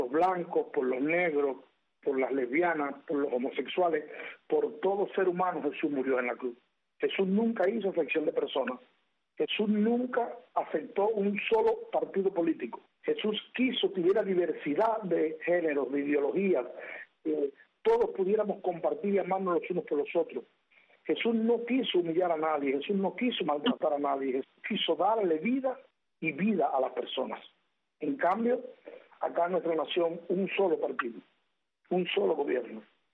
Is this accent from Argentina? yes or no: no; Cuba; en cualquier parte del mundo que un cubano pueda hablar, pueda decir en mi país, en mi nación, hay libertad plena.